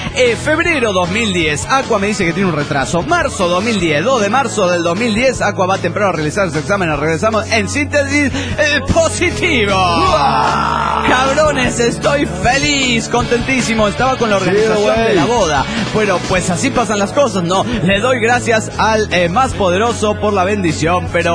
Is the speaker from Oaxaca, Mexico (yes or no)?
yes; Oaxaca, Mexico; de Oaxaca.